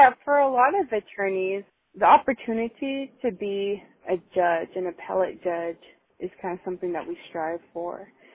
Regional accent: Kirtland, New Mexico, United States; I grew up in Kirtland, New Mexico. I should say I was born in Shiprock, New Mexico, and I was raised in Kirtland, New Mexico. So I'm a native New Mexican.

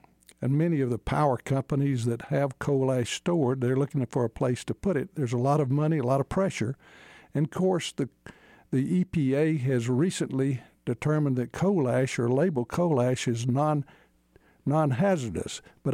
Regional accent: Georgia, United States; born there; now in Athens, United States; I'm from Wayne County in Southeast Georgia. I own the newspaper there, but I live in Athens, and I'm in Wayne County often. That's where I was born, and that's where my heart always is, wherever I am.

